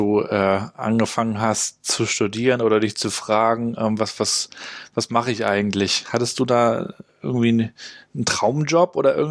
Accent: Germany; Ich bin ja in der DDR aufgewachsen

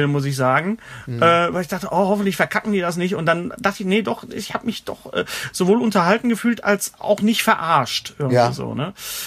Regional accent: North Rhine-Westphalia, Germany; Für mich war er als Wessi, als Ruhrgebietskind

